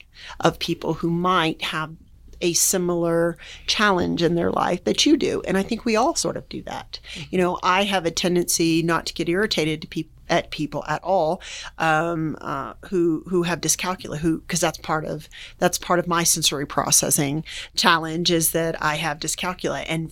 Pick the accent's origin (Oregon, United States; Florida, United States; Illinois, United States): Florida, United States; Jacksonville; born there; I was born in Jacksonville, Florida, which you want to talk about bugs and heat and humidity, then we can talk, girl.